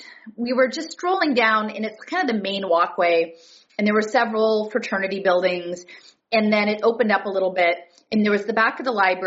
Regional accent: Fort Worth, Texas, United States; born there; even though I was born in Fort Worth, Texas, I was actually conceived in Tulsa.

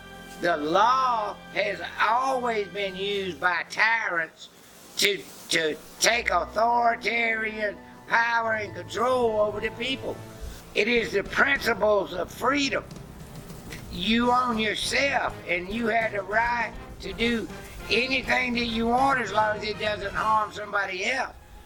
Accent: United States; born there; And I was born here in America. I didn't have no choice in that matter.

